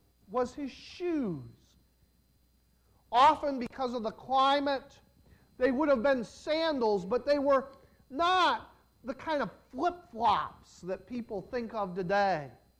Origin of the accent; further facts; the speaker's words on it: New Jersey, United States; growing up in New Jersey is so different from some places. The very ground is different.